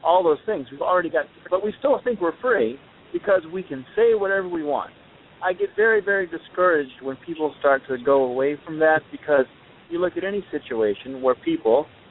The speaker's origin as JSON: {"language": "English", "country": "United States", "said": "I'm an American, so I'm going to say, oh, I have this freedom."}